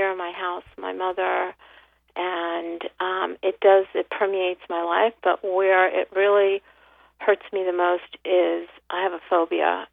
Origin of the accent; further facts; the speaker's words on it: Queens, New York, United States; I'm from Queens, New York.